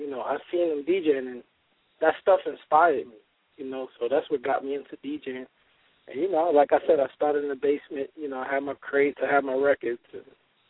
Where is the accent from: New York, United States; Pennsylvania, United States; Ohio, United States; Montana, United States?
New York, United States; I was about 12 years old, you know, and I'm from New York. So, you know, I used to listen to the radio every day